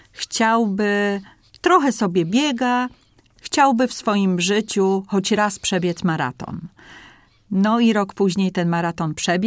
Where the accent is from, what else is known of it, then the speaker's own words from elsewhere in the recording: Poznań, Greater Poland Voivodeship, Poland; moją duszę rasowej poznanianki z dziada pradziada